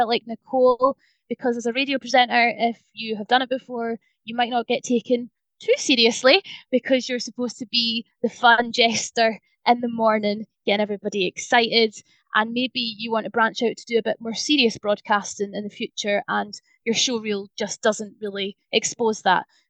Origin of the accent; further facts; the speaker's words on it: Inverness, Scotland, United Kingdom; I am from Inverness in Scotland